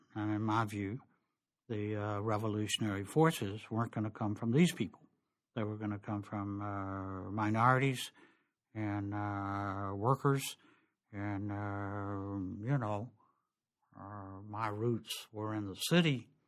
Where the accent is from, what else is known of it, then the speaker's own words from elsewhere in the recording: the South, United States; And growing up in the South when I did, there wasn't much blues, and we looked down on the hillbillies